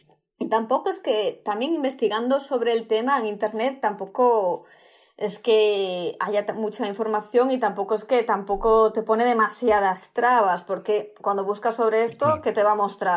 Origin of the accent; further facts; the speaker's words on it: Spain; por lo menos yo vengo de España